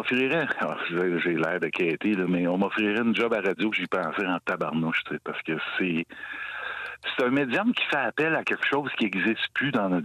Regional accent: Quebec, Canada; je viens d'Abitibi

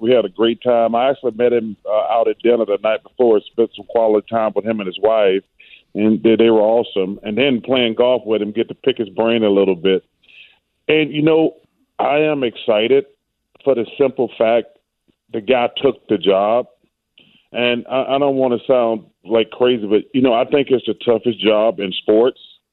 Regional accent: Alabama, United States; growing up in Alabama and when I went down for my visit

